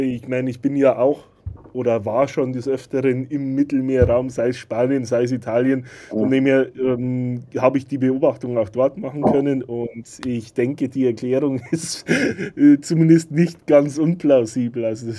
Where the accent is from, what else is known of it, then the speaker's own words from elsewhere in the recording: Bavaria, Germany; now in Ireland; so als Bayer